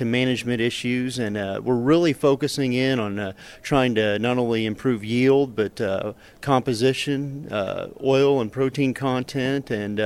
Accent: Fithian, Illinois, United States; I'm a farmer from Fithian, Illinois in Vermilion County

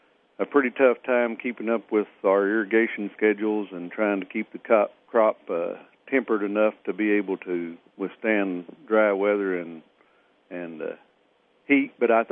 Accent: Dexter, Missouri, United States; from Dexter in southeast Missouri

